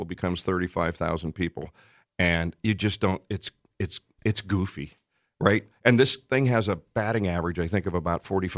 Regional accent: Punxsutawney, Pennsylvania, United States; I'm the only person you've ever met from Punxs

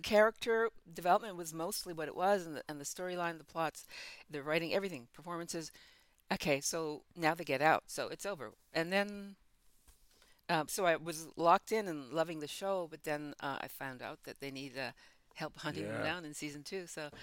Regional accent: Ottawa, Ontario, Canada; also born or lived in West Indies; I was born in the West Indies, grew up in Ottawa

